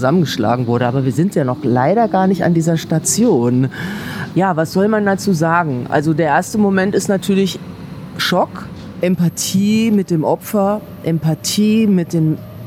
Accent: Kassel, Hesse, Germany; Das war in Kassel, in meiner Heimatstadt, ja.

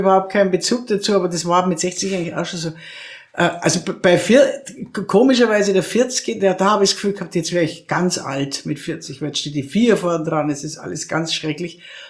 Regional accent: Krailling, Bavaria, Germany; Ich in München drin war ich nie, also nur mal ein Jahr, das hat mir da gereicht. Und ich bin in Kreiling im Würmtal aufgewachsen. Mhm. Das war die ganze … ansässig.

